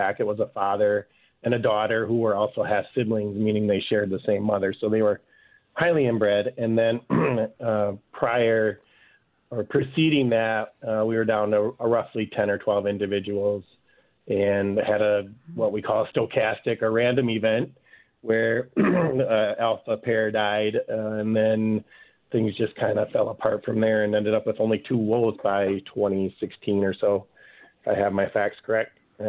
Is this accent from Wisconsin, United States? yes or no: yes; Wisconsin, United States; I'm originally from Wisconsin, so I grew up listening to your program, and I'm just happy to be here, and thank you.